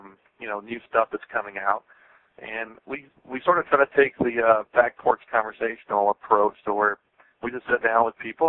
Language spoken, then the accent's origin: English; the South, United States; accent: Southern; And obviously I'm from the South based on my accent.